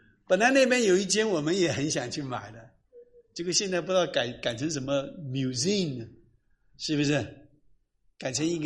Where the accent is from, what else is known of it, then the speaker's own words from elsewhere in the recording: China; 哎，他真不知道我们中国人很厉害，